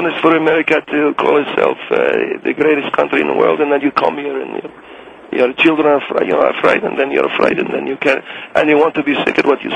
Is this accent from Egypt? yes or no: yes; Alexandria, Alexandria Governorate, Egypt; English is a second language; moved away as an adult; now in United States; We're from Alexandria, Egypt, originally.